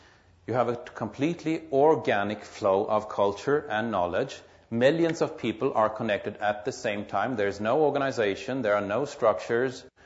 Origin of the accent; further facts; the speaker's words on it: Stockholm, Stockholm County, Sweden; the largest employer in my hometown, Stockholm, the capital of Sweden